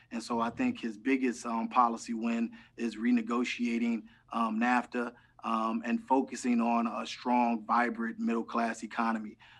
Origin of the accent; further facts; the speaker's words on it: Cleveland, Ohio, United States; like the community I grew up in Cleveland, Ohio, changed and revitalized